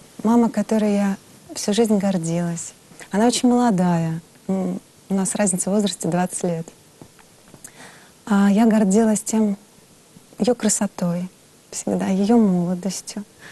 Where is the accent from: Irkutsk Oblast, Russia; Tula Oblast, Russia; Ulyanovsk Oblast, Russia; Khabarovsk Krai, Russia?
Ulyanovsk Oblast, Russia; Ulyanovsk; born there; Вообще, в принципе, я родилась в Ульяновске.